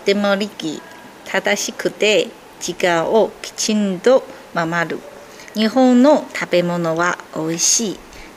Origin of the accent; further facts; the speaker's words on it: Jilin, China; Japanese is a second language; 私のふるさとで有名な観光地長白山があります。